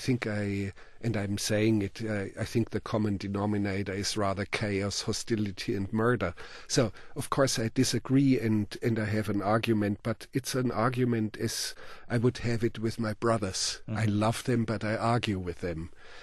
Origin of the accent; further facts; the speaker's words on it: Germany; accent: German; English is a second language; and with my thick German accent I said, no, I will direct this movie.